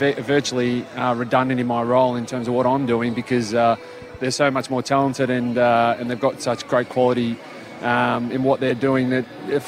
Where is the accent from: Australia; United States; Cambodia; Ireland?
Australia; Bendigo, Victoria; I'm very aware I'm a boy from Bendigo that's got very pasty white skin